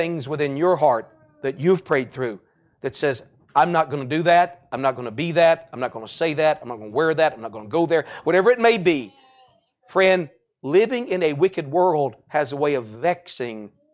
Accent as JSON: {"language": "English", "region": "Gulf Coast", "country": "United States", "tie": "born or raised there", "said": "Now, I grew up on the Gulf Coast, and we weren't too far from a beach."}